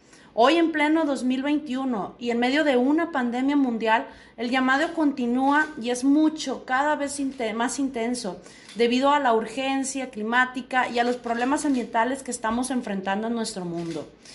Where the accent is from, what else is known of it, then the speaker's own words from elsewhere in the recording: Sinaloa, Mexico; 2021 es un año pues propicio para decidir si somos unos sinaloenses verdes o unos sinaloenses grises.